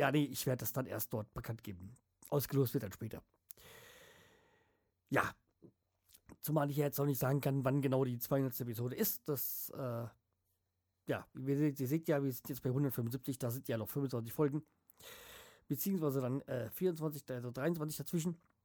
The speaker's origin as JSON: {"language": "German", "region": "Hesse", "country": "Germany", "said": "Okay, ich bin Hesse, ich darf Schwachsinn labern."}